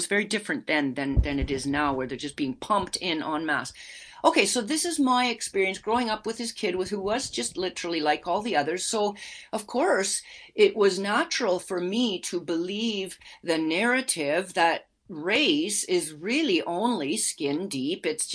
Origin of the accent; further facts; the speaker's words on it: Edmonton, Alberta, Canada; I grew up in Edmonton in a, I would say it's a middle class neighborhood, and it was really all European stock people. It was really about 99.9% white people.